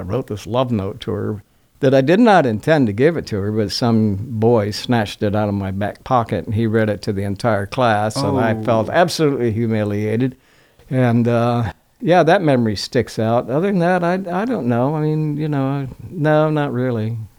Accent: Oklahoma, United States; also born or lived in Florida / Michigan; but I mostly hail from Oklahoma, I suppose. I grew up in Florida, Michigan, and Oklahoma.

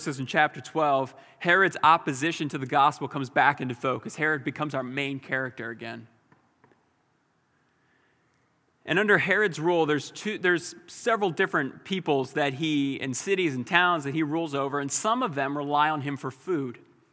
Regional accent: New Jersey, United States; sometimes I say this is because I'm from South Jersey or the Northeast or from Philadelphia.

